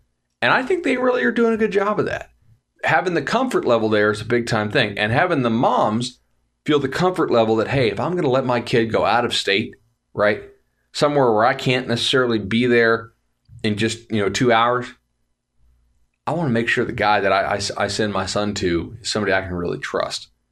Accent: Fort Myers, Florida, United States; I'm a podcaster from Fort Myers.

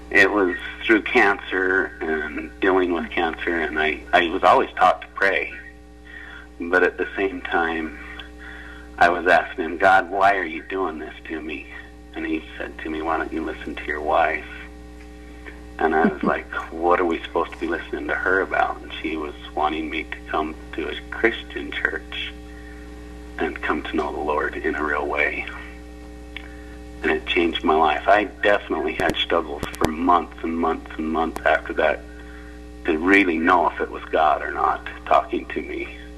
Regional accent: Salt Lake City, Utah, United States; also born or lived in Colorado City; I was born in Colorado City, but did grow up in Salt Lake, yes.

